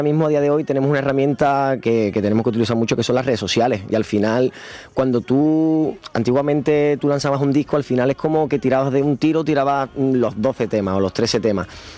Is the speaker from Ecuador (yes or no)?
no; Cádiz, Andalusia, Spain; now in Madrid, Spain; Cádiz es mi tierra y siempre va a estar ahí, ¿no?